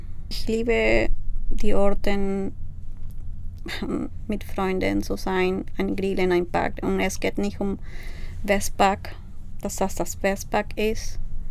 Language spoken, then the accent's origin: German; Peru; German is a second language; Es bringt mich Nostalgie nach meiner Kindheit in Peru.